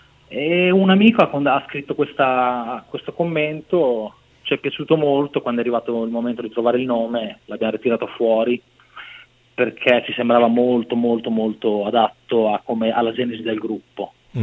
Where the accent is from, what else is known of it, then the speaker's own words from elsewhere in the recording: Ravenna, Emilia-Romagna, Italy; Io sono di Ravenna.